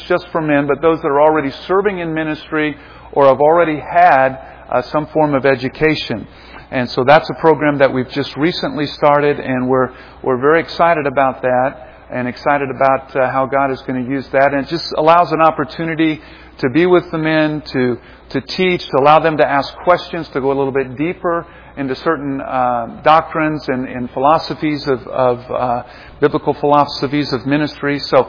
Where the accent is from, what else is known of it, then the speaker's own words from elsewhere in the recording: Kansas City, Missouri, United States; We're from the Kansas City area, just south here, and I figured, well, my dad's got cows.